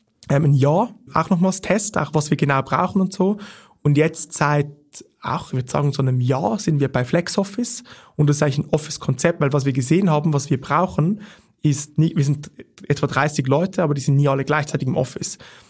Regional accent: Zurich, Switzerland; ich bin in Zürich aufgewachsen.

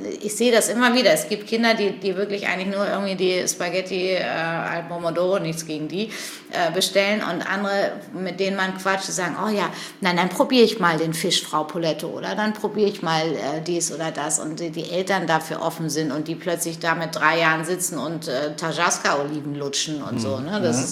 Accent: Hamburg, Germany; aber ich bin Hamburgerin, ich liebe diese Stadt, ich liebe diese Menschen

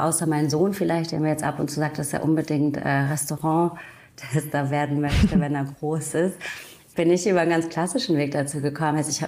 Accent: Hamburg, Germany; Ich komme genau ursprünglich aus Hamburg, bin dort geboren und auch aufgewachsen. Meine andere Hälfte quasi ist französisch.

